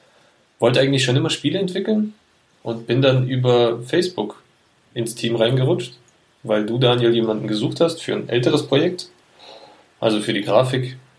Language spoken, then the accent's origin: German; Baden-Württemberg, Germany; ich bin aus dem Schwarzwald im Süden Deutschlands, studiere da auch in Furtwangen im Schwarzwald Online-Medien